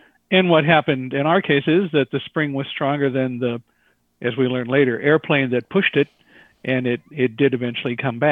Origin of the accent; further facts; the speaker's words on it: Palmdale, California, United States; I grew up in Palmdale, California, right on the San Andreas Fault